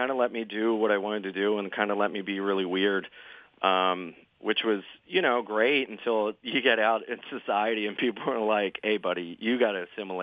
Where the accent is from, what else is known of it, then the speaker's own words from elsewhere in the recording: Wilmington, Delaware, United States; I did, yeah. Yeah, I grew up in Delaware my whole life. Wilmington.